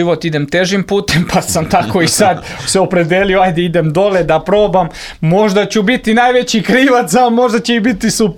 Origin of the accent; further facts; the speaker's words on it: Loznica, Šumadija and Western Serbia, Serbia; jer sam maltene isto vremena proveo u Loznici i u radu.